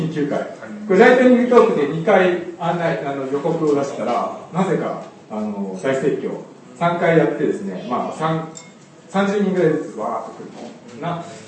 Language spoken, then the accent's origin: Japanese; Niigata, Japan; 私も新潟生まれの新潟育ちです。